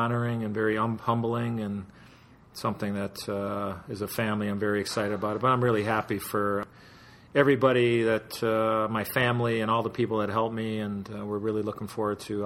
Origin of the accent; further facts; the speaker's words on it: Chicago, Illinois, United States; who I grew up listening to in Chicago as a young boy growing up and always dreaming about playing for the Blackhawks.